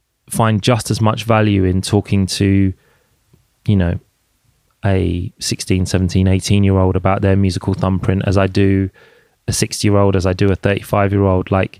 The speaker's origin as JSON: {"language": "English", "region": "London", "country": "United Kingdom", "tie": "born or raised there", "said": "I grew up in Jungle in London"}